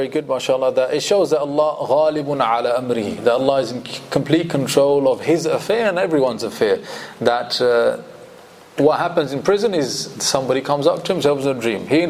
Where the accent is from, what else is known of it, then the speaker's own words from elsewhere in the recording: Pakistan; Where I came from, where he comes from, you know, I'm Pakistani, he's Bangladeshi.